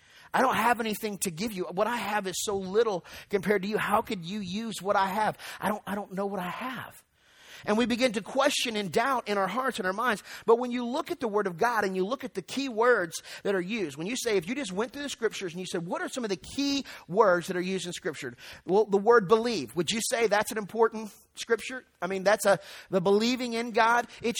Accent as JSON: {"language": "English", "region": "the South", "country": "United States", "tie": "born or raised there", "said": "but it's something I grew up in the South hearing all the time."}